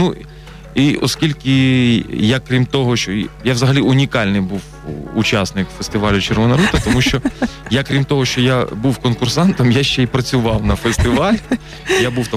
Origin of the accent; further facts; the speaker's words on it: Lutsk, Volyn Oblast, Ukraine; пограти на якихось там андеграундних концертах в моєму рідному Луцьку